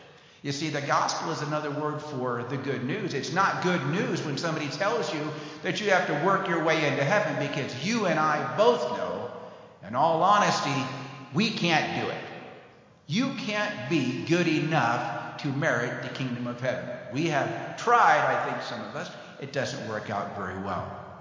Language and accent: English; Taos, New Mexico, United States; When I go and speak at a pastor's conference and other places, and they say that I'm from Taos